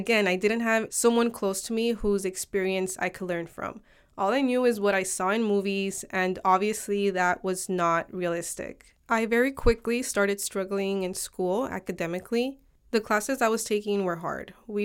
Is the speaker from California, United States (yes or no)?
yes; Los Angeles, California, United States; sharing my own personal experiences of growing up in South Central and having family outside of the country.